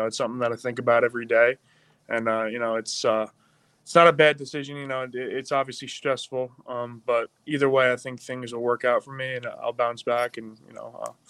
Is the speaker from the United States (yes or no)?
yes; Long Island, New York, United States; now in Pittsburgh, United States; I'm not from Pittsburgh, you know, I'm from Long Island, but, you know, to be able to adapt to a Yinzer, as you guys say, and, you know, become a Pittsburgh man